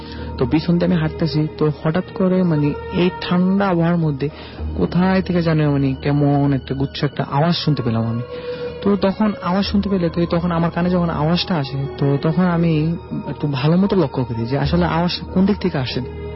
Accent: Chandpur, Chittagong Division, Bangladesh; now in Dhaka, Bangladesh; আমার গ্রামের বাড়ি চাঁদপুর বাবুয়ার উত্তর মশাদি গ্রামে।

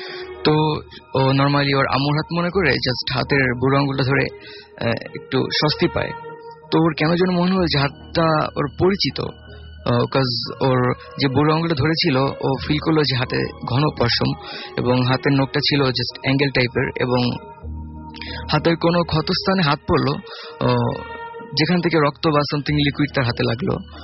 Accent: Uttara, Dhaka Division, Bangladesh; Hello listeners … from Uttara.

